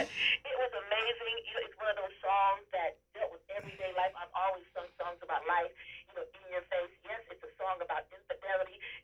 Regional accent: Toledo, Ohio, United States; When I first met Roger, well, I grew up in Toledo.

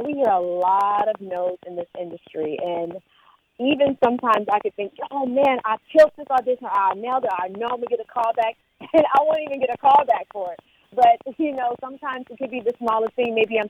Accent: Texas, United States; also born or lived in West Virginia; now in Atlanta, United States; Actually, I was born in West Virginia, and then I was pretty much raised in Texas, but now I reside in Atlanta, Georgia.

